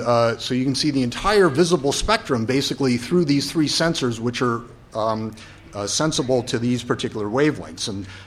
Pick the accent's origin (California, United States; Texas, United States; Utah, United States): California, United States; I'm from California.